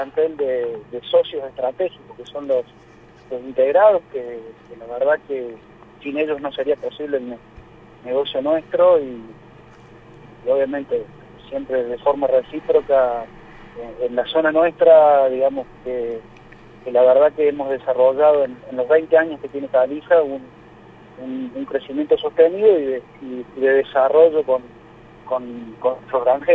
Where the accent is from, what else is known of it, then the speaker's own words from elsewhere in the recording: Córdoba, Argentina; moved away; si bien soy cordobés, hace ya una década y media que estoy afincado en Entre Ríos, ya la tomé como propia.